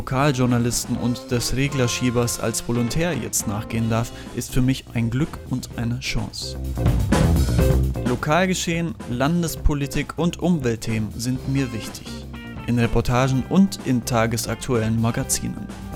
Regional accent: Munich, Bavaria, Germany; moved away as an adult; now in Erfurt, Germany; 2014 bin ich aus München nach Erfurt gezogen, dem Studium gewidmet und habe nebenbei regelmäßig beim Radio gewerkelt.

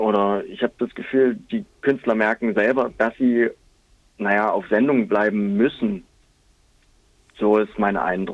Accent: Saxony, Germany; Von zu Hause, dort, wo ich herkomme, ist in der Nähe von Dresden

